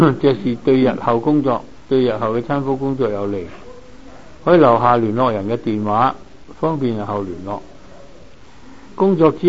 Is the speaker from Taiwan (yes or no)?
no; Hong Kong; 不要像以前我們香港人說，不要做那些無餡糯米雞